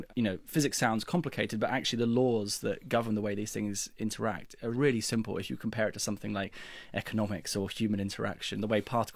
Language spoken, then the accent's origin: English; Bromley, London, United Kingdom; So I grew up in Bromley in southeast London. My parents both worked for British Telecom. So I had a sort of a fairly ordinary, I guess, middle-class upbringing, went to a local Church of England school.